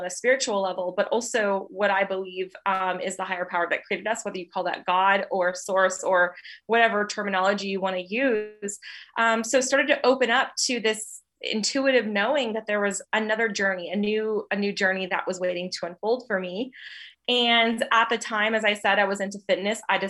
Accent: North Dakota, United States; moved away as an adult; also born or lived in Texas; now in Georgia, United States; So I'm originally from North Dakota, was born and raised there for the first almost 30 years of my life, moved to Texas and then traveled around and was literally a gypsy for 2 years and then landed here in Georgia.

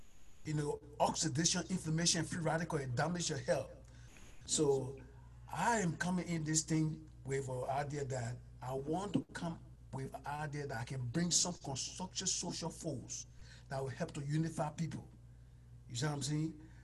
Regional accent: Liberia; I'm from Liberia, West Africa.

